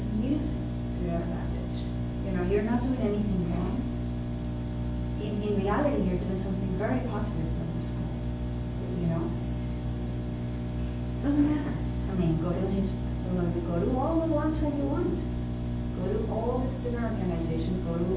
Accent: Panama; first language Spanish; English is a second language; also born or lived in Europe; I was raised in Panama, I was born in Europe, never lived in Europe in my life. I'm a native Spanish speaker.

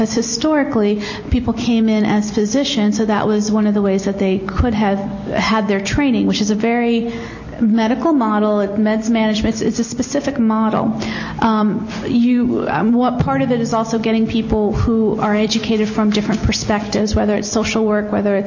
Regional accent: South India, India; first language Tamil; I'm from South India, so like the norm for me is not to speak Urdu. Like, I only know Tamil, and I didn't grow up at a time when they also had Hindi spoken.

